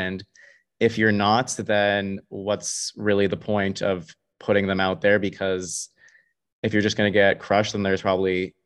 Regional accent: Toronto, Ontario, Canada; And I am from Toronto, so I'm a Leafs fan.

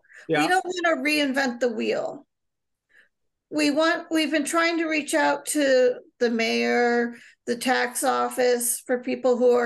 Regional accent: Massachusetts, United States; You know, we're local. We've been born and raised in Berkshire County.

